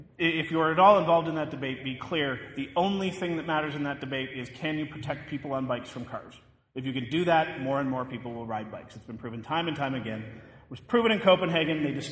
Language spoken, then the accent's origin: English; Calgary, Alberta, Canada; my hometown of Calgary, for example